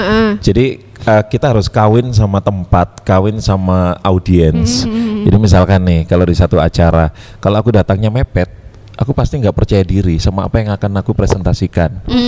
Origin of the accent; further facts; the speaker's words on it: Malang, East Java, Indonesia; Padahal iki wong Malang akhirnya gak ketemuan le wong Malang ya